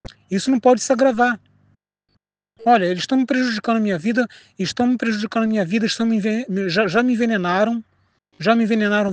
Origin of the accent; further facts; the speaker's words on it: Nova Iguaçu, Rio de Janeiro, Brazil; do meu município, de Nova Iguaçu. Eu sou iguaçuano. Eu sou de Nova Iguaçu.